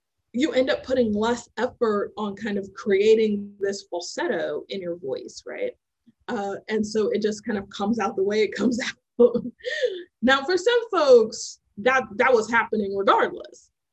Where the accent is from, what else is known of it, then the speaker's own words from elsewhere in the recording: California, United States; growing up in the Bay Area is a very international place.